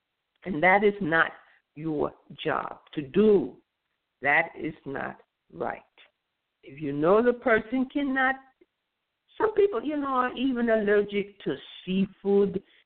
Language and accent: English; United States; it was the weirdest recipe to me because, you know, I'm from America.